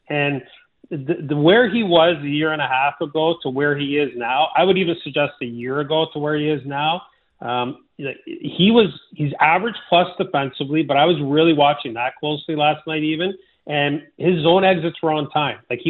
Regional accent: Sudbury, Ontario, Canada; now in London, United Kingdom; So I'm from the north. I'm from Sudbury originally. We get sunshine up there. Crisp, cold, sunny winters.

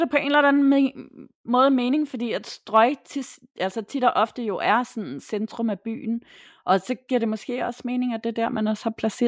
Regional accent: Herfølge, Zealand, Denmark; also born or lived in Tappernøje; jeg er vokset op i Tappernøje først, og så i Herfølge efterfølgende, men det er ikke så langt fra Hårlev.

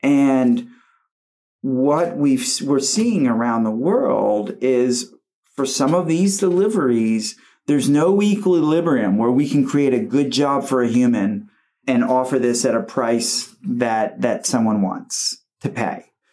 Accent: United States; as an American growing up here, it's like you're 18 years old, I'm getting away from mom and dad.

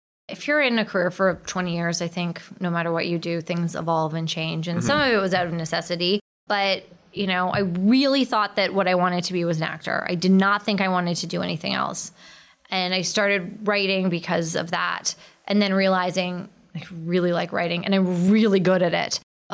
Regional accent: Canada; we're both Canadian.

